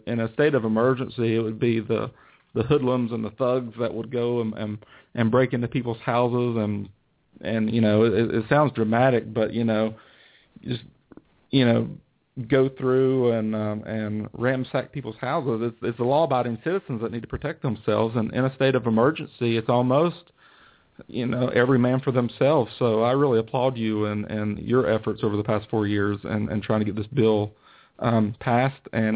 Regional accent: Virginia, United States; I have family in Virginia and I'm from Virginia, and, my grandparents live on a farm. And so, I grew up going, you know, hunting with my uncles and my father

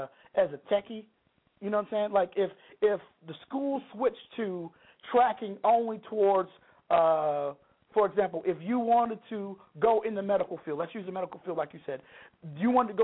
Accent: Lake Charles, Louisiana, United States; Well, where I grew up in Lake Charles, Louisiana, we actually had a Boeing company in my hometown.

